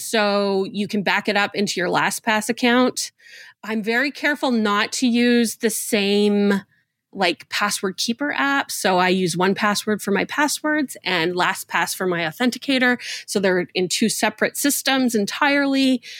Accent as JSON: {"language": "English", "town": "Winnipeg", "region": "Manitoba", "country": "Canada", "tie": "born or raised there"}